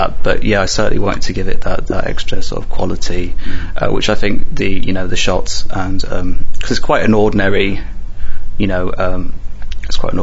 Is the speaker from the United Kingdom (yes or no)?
yes; London, United Kingdom; now in Netherlands; I'm actually from London originally, and recently moved to Holland